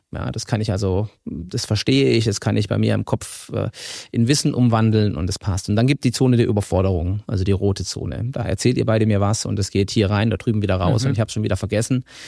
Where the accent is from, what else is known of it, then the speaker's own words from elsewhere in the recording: Lower Saxony, Germany; born there; ich bin in Ostfriesland geboren